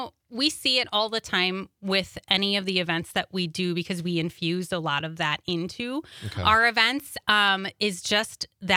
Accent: Two Rivers, Wisconsin, United States; Born and raised in Two Rivers, so good, you know, Northeast Wisconsin girl.

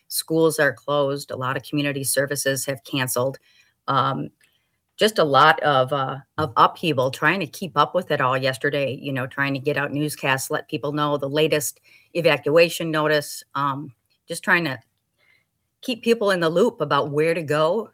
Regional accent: Shawano, Wisconsin, United States; Again, I grew up on the Wolf River in Shawano, and I've never seen anything like this.

